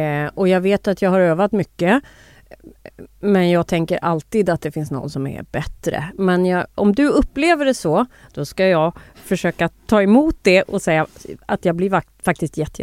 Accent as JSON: {"language": "Swedish", "town": "Gävle", "region": "Gävleborg County", "country": "Sweden", "said": "jag har ju ingen dialekt, men ibland om jag just har varit hemma i Gävle till exempel, som jag fortfarande kallar hemma"}